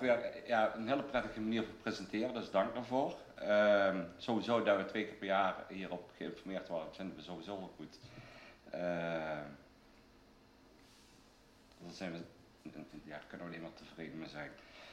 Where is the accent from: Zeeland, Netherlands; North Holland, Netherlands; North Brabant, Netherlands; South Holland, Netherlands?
North Brabant, Netherlands; Helmond; now in Asten, Netherlands; ik kom van origine uit Helmond.